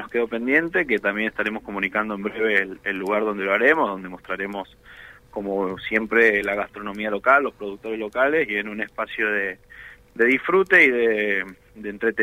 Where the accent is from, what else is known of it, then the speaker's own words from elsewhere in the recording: Patagonia, Argentina; somos patagónicos